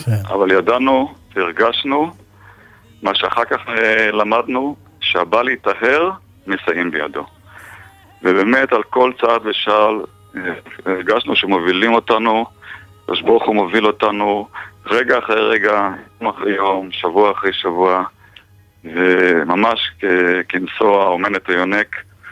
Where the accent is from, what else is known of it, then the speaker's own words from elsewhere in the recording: Haifa, Haifa District, Israel; שגדל בחיים הטובים של הקרמל בחיפה, כבר התחלתי לחשוב.